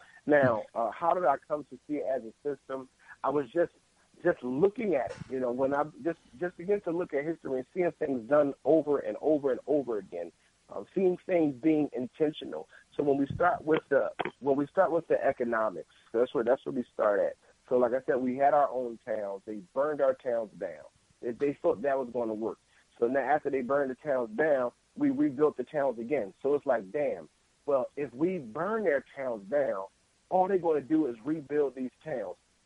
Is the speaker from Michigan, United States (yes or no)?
no; Philadelphia, Pennsylvania, United States; and I'm from Philly